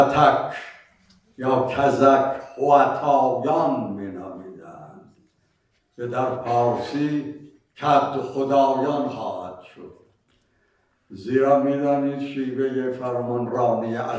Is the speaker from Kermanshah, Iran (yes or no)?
yes; Kermanshah, Iran; born there; من در کرمانشاه زاده شدم. از دید نیاکانی کزازیم، از دید فرهنگی کرمانشاهی.